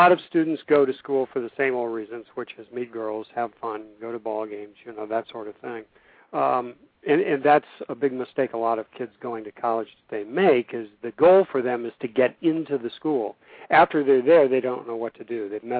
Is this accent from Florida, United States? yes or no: yes; Orlando, Florida, United States; And the kid says to me, where are you from? And I said, Orlando.